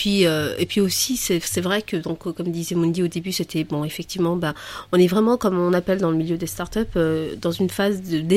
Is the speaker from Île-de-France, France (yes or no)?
yes; Paris, Île-de-France, France; now in Toulouse, France; moi je viens de Paris, ça fait 4 ans bientôt que je suis à Toulouse